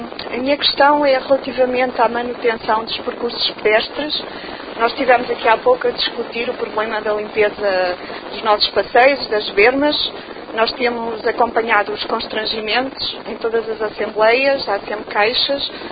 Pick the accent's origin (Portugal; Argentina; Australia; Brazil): Portugal; Moital; como sabem, eu sou do Moital